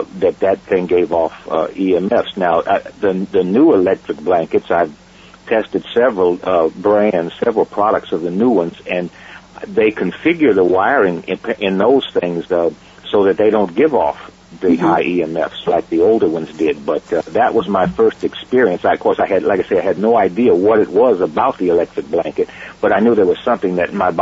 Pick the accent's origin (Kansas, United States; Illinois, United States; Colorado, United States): Colorado, United States; Denver; I'm from Denver originally, and it gets pretty cold there.